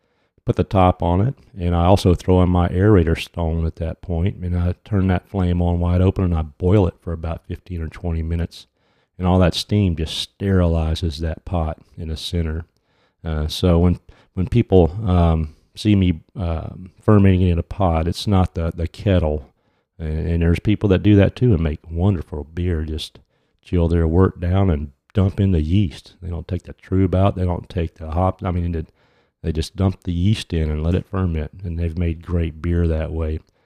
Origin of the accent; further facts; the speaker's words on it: Louisiana, United States; I'm not from here. I'm from Louisiana, and I've been around the country from end to end, sea to shining sea.